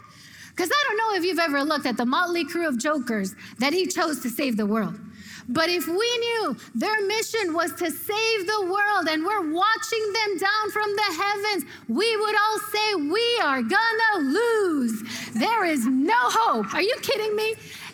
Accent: Puerto Rico; Her name is Gabriela. We're from Puerto Rico, so it's spelled with one B and one L. Latinos in the house, you feel me?

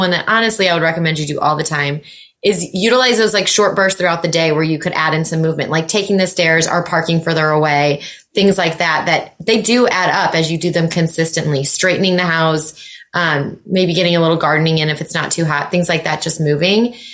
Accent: Midwest, United States; As a Midwesterner, I 1,000% can understand this. The humidity these days is disgusting.

